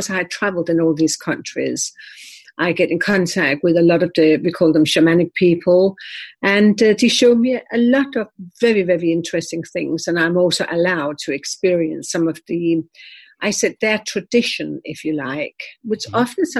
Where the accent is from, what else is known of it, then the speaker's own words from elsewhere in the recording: Denmark; now in United Kingdom; I'm from Denmark, partly Norwegian.